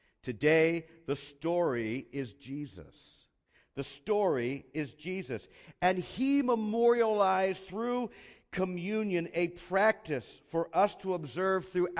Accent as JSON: {"language": "English", "region": "Pennsylvania", "country": "United States", "tie": "born or raised there", "said": "There's one of those five-point intersections where I grew up near Philadelphia"}